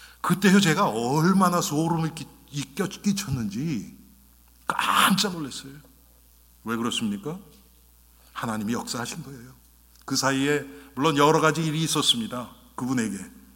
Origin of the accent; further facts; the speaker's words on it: South Korea; now in United States; 제가 한국 사람이면서도 지금도 풀리지 않는 게, 제가 처음 미국 왔을 때의 그 한국 사람의